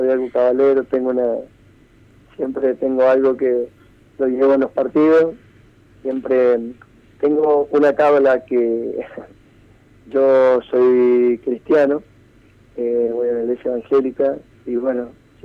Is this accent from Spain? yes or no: no; Argentina; sí, los argentinos somos de muchas cábalas